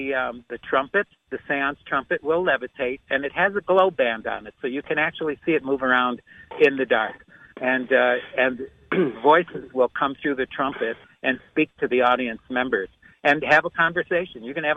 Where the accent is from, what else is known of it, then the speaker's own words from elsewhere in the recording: New York, United States; I grew up near Lilydale, and when I was in high school, I got a reading which made me want to study this more